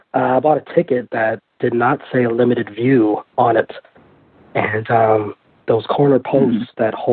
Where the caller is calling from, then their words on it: New York City, New York, United States; Hey, Rich and Bruce. … from New York City.